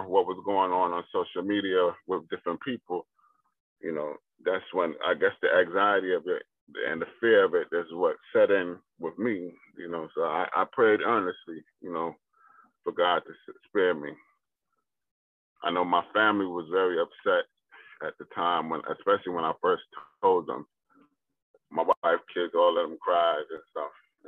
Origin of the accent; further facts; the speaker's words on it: Brooklyn, New York, United States; Yes. I grew up in Brooklyn and East New York, But I spent every summer in Barbados during the summer.